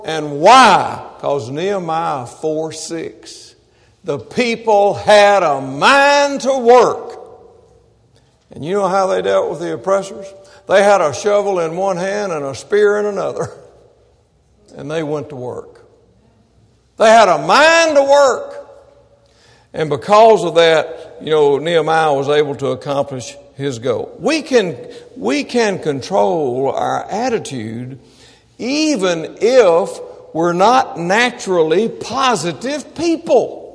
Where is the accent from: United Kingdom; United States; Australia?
United States; Mississippi; I'm from Mississippi, and my favorite music has always been the blues.